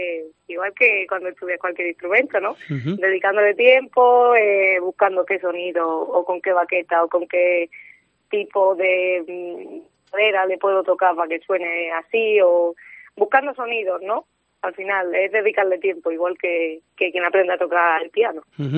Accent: Yecla, Region of Murcia, Spain; now in Granada, Spain; yo soy de Yecla, de un pueblo de Murcia, y vine a Granada a hacer el superior, el conservatorio superior.

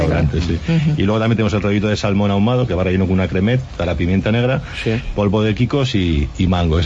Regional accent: Salamanca, Castile and León, Spain; now in Cáceres, Spain; No, yo soy de Salamanca.

